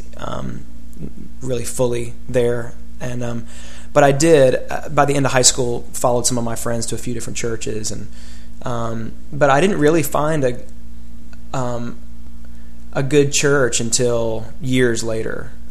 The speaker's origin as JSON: {"language": "English", "region": "the South", "country": "United States", "tie": "born or raised there", "said": "I grew up in the South and, you know, grew up in a house going to church."}